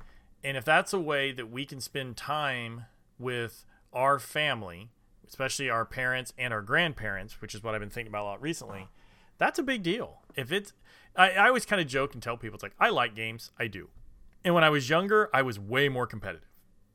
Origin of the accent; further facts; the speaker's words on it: Indiana, United States; I'll play Euchre whenever you get a chance because I'm from Indiana, and I'll play Euchre.